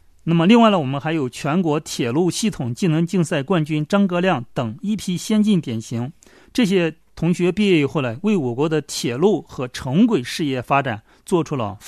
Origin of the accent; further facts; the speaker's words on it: Shaanxi, China; 我觉得一个是咱们陕西人这种这个大秦人这种吃苦的精神